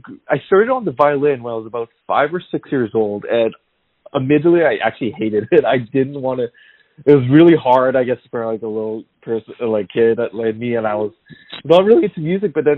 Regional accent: Canada; So I was born in Canada, but my heritage is Korean. And I, growing up as a Canadian

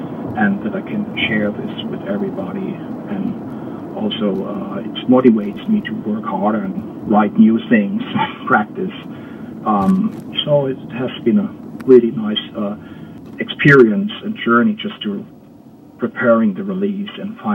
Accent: Rhineland-Palatinate, Germany; growing up in Germany, where I am right now, Rhineland-Palatinate, there was a lot of music around

